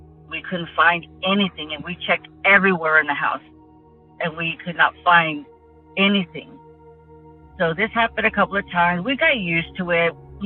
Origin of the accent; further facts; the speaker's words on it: San Antonio, Texas, United States; Hi, Derek. … I'm from San Antonio, Texas.